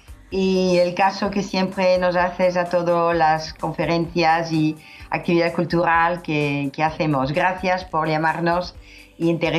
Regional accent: Balearic Islands, Spain; y yo soy de Mallorca.

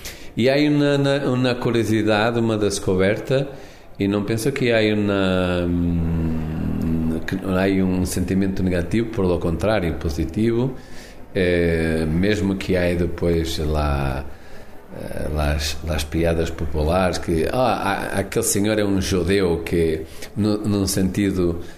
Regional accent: Porto, Norte, Portugal; mesmo em Porto, porque eu venho do Porto

